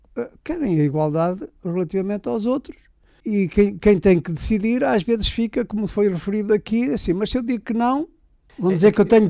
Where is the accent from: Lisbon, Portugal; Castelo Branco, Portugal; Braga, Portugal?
Braga, Portugal; Celorico de Basto; no meu concelho de origem, Sulurico de Basto, a minha terra agora é uma vila. É uma aldeia, passou a vila